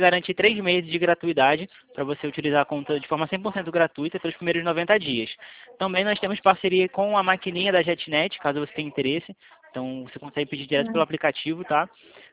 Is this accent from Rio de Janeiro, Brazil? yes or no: yes; Rio de Janeiro, Brazil; eu sou do Rio